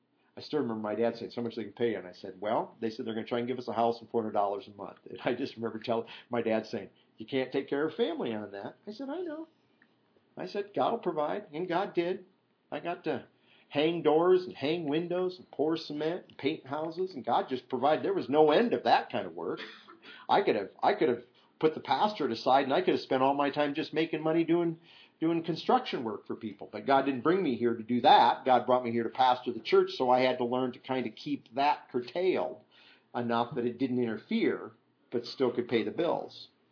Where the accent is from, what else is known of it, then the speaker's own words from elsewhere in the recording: Iowa, United States; I used to know a pastor back when I was growing up in Iowa.